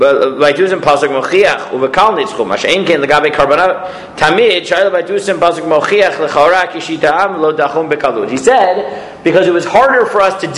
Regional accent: United States; I'm American, so I was on a work visa in Canada

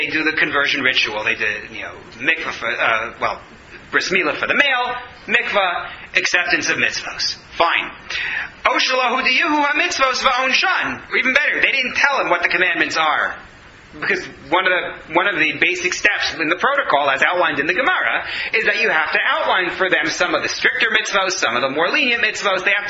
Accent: New York City, New York, United States; now in Canada; I'm a New Yorker. I'm polite by nature.

